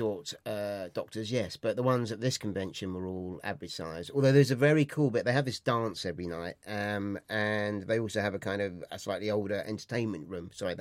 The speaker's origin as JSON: {"language": "English", "region": "England", "country": "United Kingdom", "said": "because I'm English, suddenly you're really interesting because you've got an accent"}